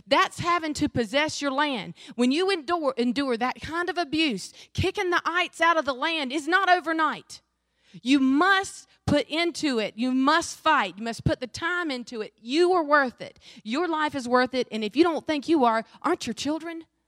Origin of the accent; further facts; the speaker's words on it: Wingate, North Carolina, United States; I grew up in Wingate, North Carolina, small little rural suburban town. Everybody loved each other. Grew up at Wingate Baptist Church, one of the most loving churches in the world.